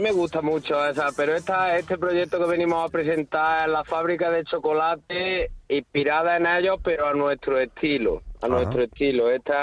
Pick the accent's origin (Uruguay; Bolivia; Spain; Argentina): Spain; Estepa, Andalusia; Yo soy de Estepa, Sevilla, del pueblo de los mantecados.